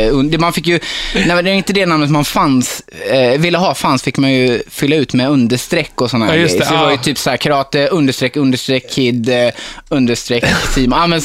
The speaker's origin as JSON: {"language": "Swedish", "town": "Hultsfred", "region": "Småland", "country": "Sweden", "tie": "born or raised there", "said": "Jag är uppvuxen i Hultsfred, mitt i Småland, Stockholm, eller Sveriges mittpunkt, 30 mil till Stockholm, Malmö, Göteborg. Så det ligger mitt i centrum."}